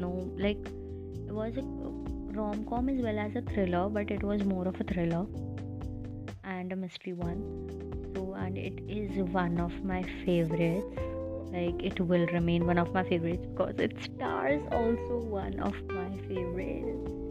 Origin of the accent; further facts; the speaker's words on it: India; I'm an Indian brown girl reviewing K-dramas here.